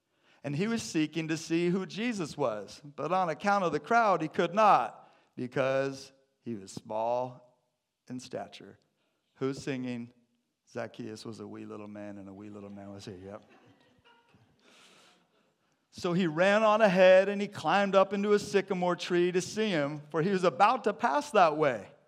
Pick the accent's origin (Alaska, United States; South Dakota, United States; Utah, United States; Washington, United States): Washington, United States; Briar; I grew up in Briar, Washington. Anybody ever hear of Briar, Washington?